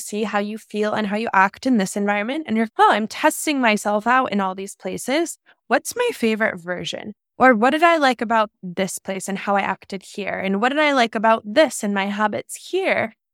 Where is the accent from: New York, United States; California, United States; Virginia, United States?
California, United States; San Diego; No, it's 100% San Diego. So I am from San Diego. My whole family is here.